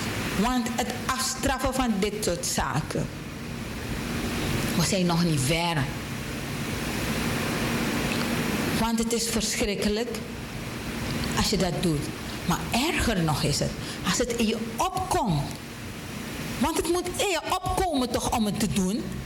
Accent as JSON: {"language": "Dutch", "country": "Suriname", "said": "Om elkaar daadwerkelijk te accepteren als Surinamers."}